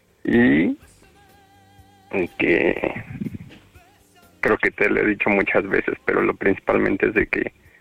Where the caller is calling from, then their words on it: Mexico City, Mexico; De la Ciudad de México.